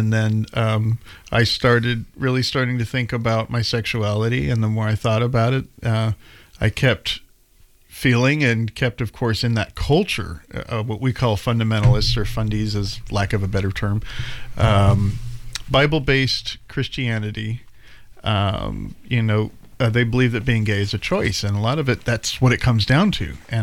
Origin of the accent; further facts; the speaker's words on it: Portland, Oregon, United States; I was born in Portland, Oregon here, and my stomping ground was out in the Pearl. That was back in the 80s.